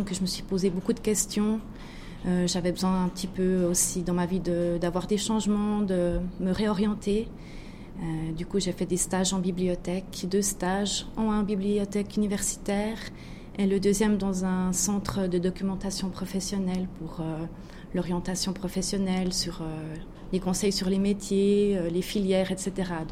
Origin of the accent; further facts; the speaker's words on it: Fribourg, Switzerland; la région d'où je viens, dans le canton de Fribourg.